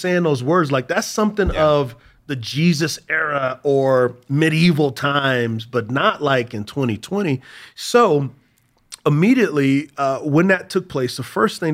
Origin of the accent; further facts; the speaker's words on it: Texas, United States; Growing up in Texas, I played at a high school called Converse Judson